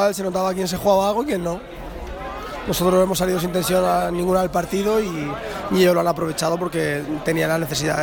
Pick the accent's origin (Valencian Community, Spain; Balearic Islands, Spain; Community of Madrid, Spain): Valencian Community, Spain; Alicante; yo vengo de Alicante, soy alicantino